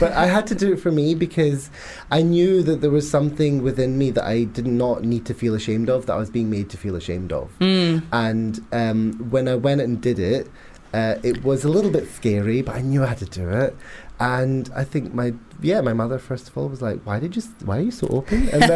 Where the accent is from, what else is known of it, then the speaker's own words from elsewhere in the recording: Glasgow, Scotland, United Kingdom; so my family background is Glaswegian. I was born and raised in Glasgow, obviously. So my family are all up there.